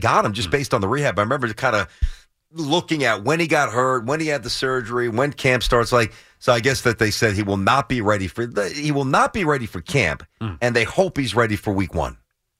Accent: Brooklyn, New York, United States; now it wasn't like this growing up in Brooklyn. It's a lot like this in Jersey.

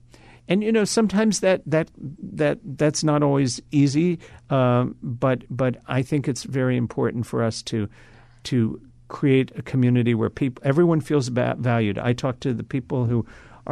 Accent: Kentucky, United States; And so growing up in Kentucky, I was very aware of the great gift that I had in having parents who supported me

